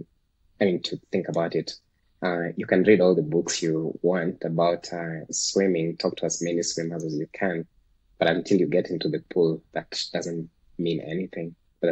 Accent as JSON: {"language": "English", "region": "Western Kenya", "country": "Kenya", "first_language": "Luo", "second_language": "English", "said": "My mother tongue is it's Dolo. It's a tribe found in Western Kenya. And so there's this phrase in Luo."}